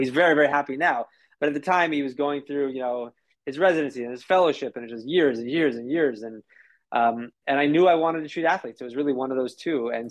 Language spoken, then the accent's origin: English; Minnesota, United States; My parents were in town. I'm from Minnesota. They were visiting